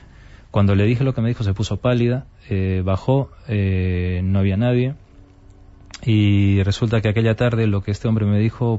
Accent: Peru; now in Madrid, Spain; yo soy de Perú. Y mi abuela falleció en Arequipa, en el sur de Perú, y yo estaba aquí en Madrid.

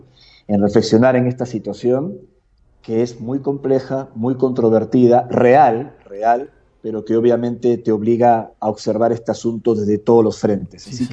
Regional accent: Peru; a mí me recuerda otros puntos de mi país de origen, del Perú

